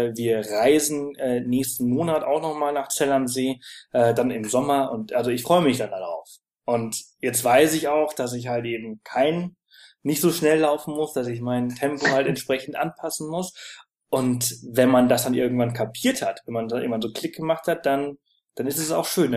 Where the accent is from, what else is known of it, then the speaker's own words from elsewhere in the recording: Balearic Islands, Spain; Ich komme aus Mallorca, ich bin am Meer aufgewachsen.